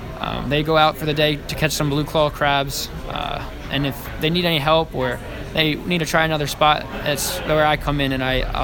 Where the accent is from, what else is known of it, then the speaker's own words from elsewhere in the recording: Newport, New Jersey, United States; I'm from Newport, New Jersey. I am a graduate of Cumberland Regional High School.